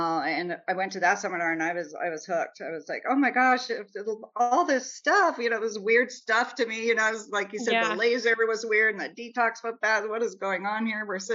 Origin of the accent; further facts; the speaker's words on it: Nebraska, United States; So he's from Pennsylvania and I'm from Nebraska and we meet taking these prereqs.